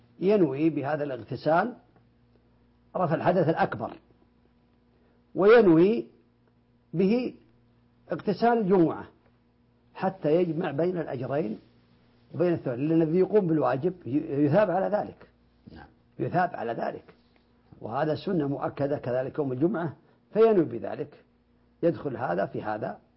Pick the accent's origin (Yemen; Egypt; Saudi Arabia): Saudi Arabia; عندنا في المملكة العربية السعودية